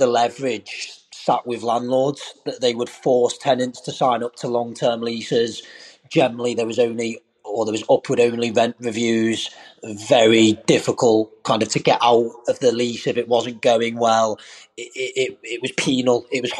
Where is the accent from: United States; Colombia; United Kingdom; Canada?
United Kingdom; North West England; So, I'm born and raised in Merseyside